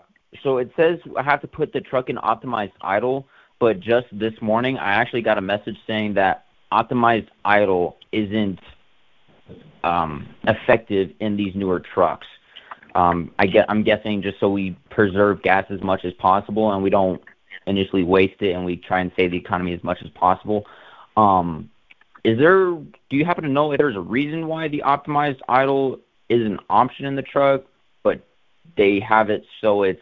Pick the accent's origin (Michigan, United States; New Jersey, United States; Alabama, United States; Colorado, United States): Colorado, United States; I mean, born and raised in Colorado, you kind of just deal with the cold